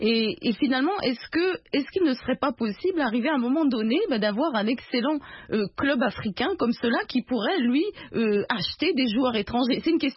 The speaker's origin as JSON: {"language": "French", "region": "Auvergne-Rhône-Alpes", "country": "France", "said": "Vous parlez à une montagnarde aussi. Hein. Moi, je suis du Mont Blanc en France."}